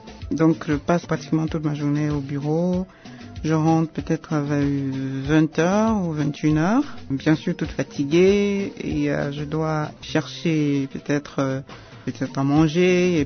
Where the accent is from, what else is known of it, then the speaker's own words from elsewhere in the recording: Cameroon; Je suis camerounaise de nationalité.